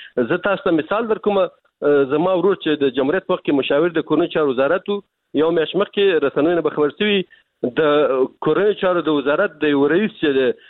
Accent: Baghlan, Afghanistan; په هغه منطقه کې چې موږ د بغلان یو ډنډیګوري هلته هم ځورونې کوي، په بغلان کې هم لاسونې کوي

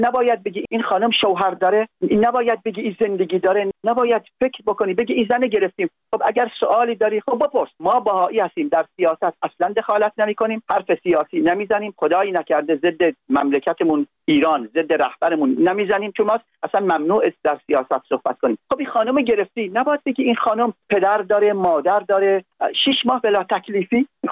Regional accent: United Arab Emirates; ما خانم 24 سال در امارات زندگی میکنیم، یعنی من که بچه اماراتم، پاسپورتم ایرانی نیست،

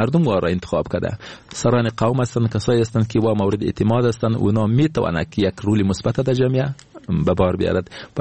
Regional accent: Afghanistan; first language Pashto; Persian is a second language; ما به زبان دری صحبت کرده بتوانیم، بخاطر که ما یکم لهجه داریم، زبان ما داریم پشتوسته،

